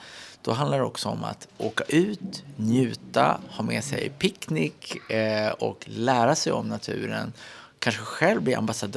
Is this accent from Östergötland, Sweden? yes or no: no; Uppsala, Uppsala County, Sweden; born there; När jag föddes i Uppsala 1968